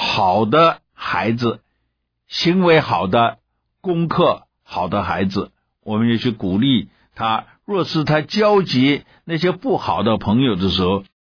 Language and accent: Chinese; China; 我们中国人也有这句话，我们从小做孩子的不知道听了多少次